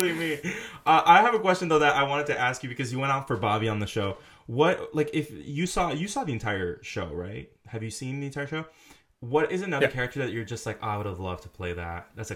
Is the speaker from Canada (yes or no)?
yes; Canada; first language French; English is a second language; I think because my first language is French-Canadian, it took me a really long time